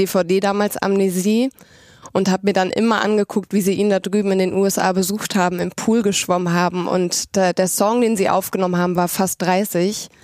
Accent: Husum, Schleswig-Holstein, Germany; ich bin in Husum aufgewachsen, also nochmal nördlich von Hamburg

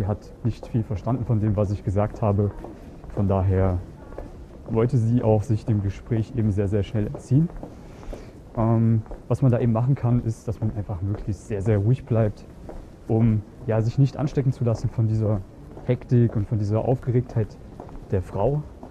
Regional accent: Germany; Ich, wie gesagt, da wo ich herkomme, ist es normal, Deutschland.

